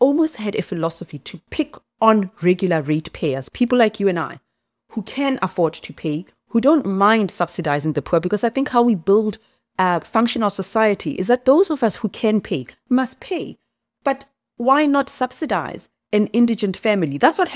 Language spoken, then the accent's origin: English; Soweto, Gauteng, South Africa; Johannesburg is my city. It's where I was born. I grew up in Soweto. I moved to the East Rand when I was a teenager. I went back to Johannesburg. I've lived and worked there all my life.